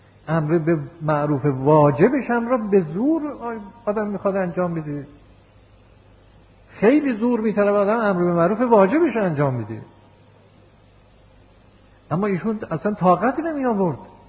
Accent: Yazd, Iran; ما یه عالمی داشتیم تو شهر خودمون، شهر یزد ما،

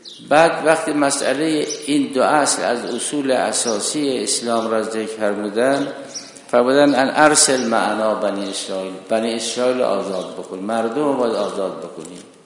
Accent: Iran; الان ما همه ایرانی هستیم، قبلا نیاکان ما زرتشت بودن، ما اسلام آوردیم.

